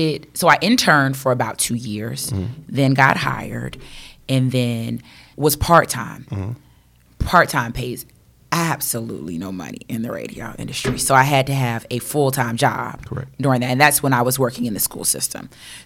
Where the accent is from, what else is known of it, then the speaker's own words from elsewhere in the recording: Virginia Beach, Virginia, United States; also born or lived in New Orleans; Born in New Orleans, but grew up in Virginia Beach. I'm a military baby.